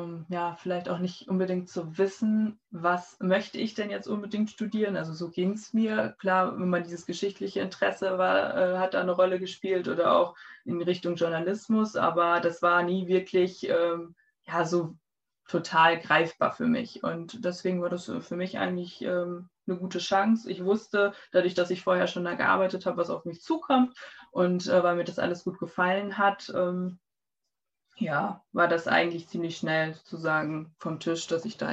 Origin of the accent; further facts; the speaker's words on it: Osnabrück, Lower Saxony, Germany; Ich komme aus Osnabrück, wohne auch seit meiner Geburt sozusagen in Icker. Das ist ein kleines Dorf in der Welmer-Region.